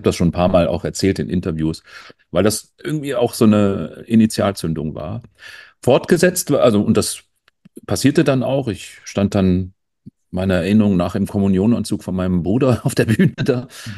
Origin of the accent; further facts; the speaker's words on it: North Rhine-Westphalia, Germany; born there; now in Munich, Germany; Da ist meine Heimat, nämlich in München. Und zwar auch schon sehr lange wohne ich in der Stadt und habe sie gebürtig eigentlich vom Niederrhein kommt, dann irgendwann lieb gewonnen. Was für ein Rheinländer